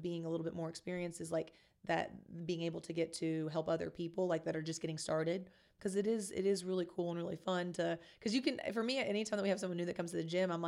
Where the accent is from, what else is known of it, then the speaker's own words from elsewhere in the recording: Kentucky, United States; heart will forever be, you know, that small town girl from Kentucky. So always going to have love for my hometown.